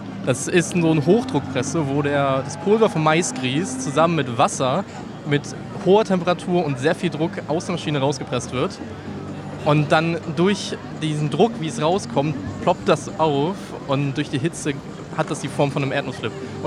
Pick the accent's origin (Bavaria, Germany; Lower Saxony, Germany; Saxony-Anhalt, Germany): Lower Saxony, Germany; Hameln; Ich bin 18 Jahre alt und komme aus Hameln, also aus Niedersachsen.